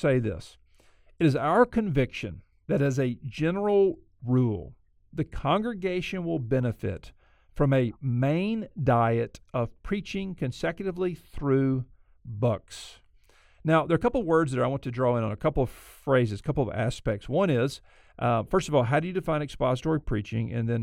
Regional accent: Alabama, United States; Look, I am from Alabama, a proud Alabamian, a committed Auburn fan.

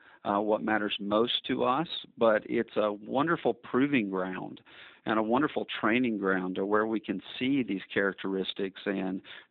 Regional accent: Alabama, United States; I grew up in Alabama, and sports were just what we did in my home.

